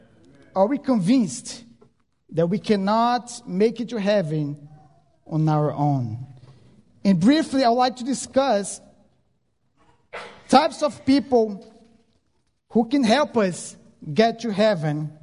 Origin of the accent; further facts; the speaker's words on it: Brazil; Actually, I'm originally from Brazil, so my family is in Brazil.